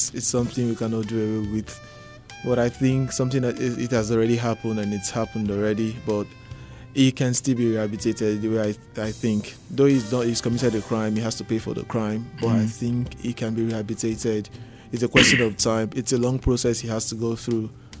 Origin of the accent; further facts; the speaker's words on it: Nigeria; the reality we face as young people growing up in this kind of country, growing up in Nigeria.